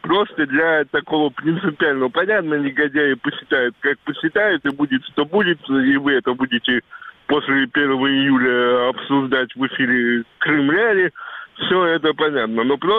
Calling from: Moscow, Russia; из Москвы, пойду голосовать против

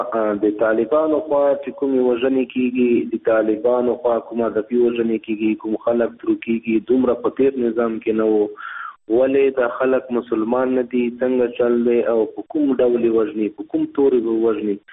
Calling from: Nangarhar, Afghanistan; د ننګرهار نه خبرې کوم.

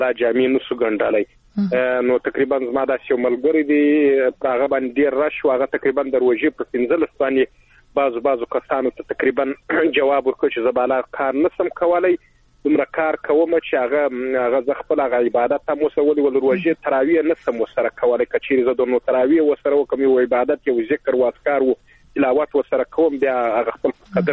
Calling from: Helmand, Afghanistan; د هلمند نه اړیکې نیولې ده.

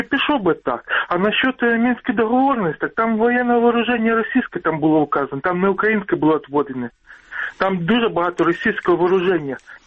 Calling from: Lubny, Poltava Oblast, Ukraine; місто Лубни.

